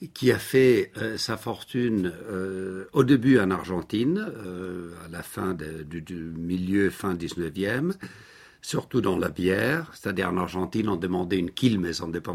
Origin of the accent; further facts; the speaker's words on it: Spain; Moi je suis espagnol